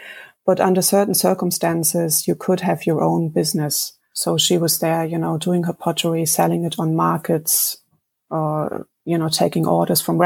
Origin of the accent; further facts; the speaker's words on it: Thuringia, Germany; also born or lived in Oranienburg; And when I was still a baby, my parents moved to Thuringia, which is, when you look at, well, at a map of the two Germanys next to each other, back during East German times, it would have been the southwest corner.